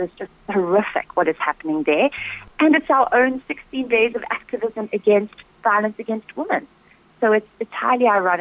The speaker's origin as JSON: {"language": "English", "country": "South Africa", "said": "Iran is a country that has values that are diametrically opposed to our own values as South Africans."}